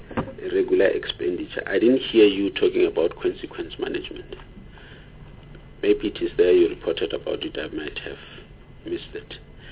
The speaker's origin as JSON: {"language": "English", "region": "Limpopo", "country": "South Africa", "said": "And on few projects, especially in Limpopo, maybe I must declare that I'm from Limpopo"}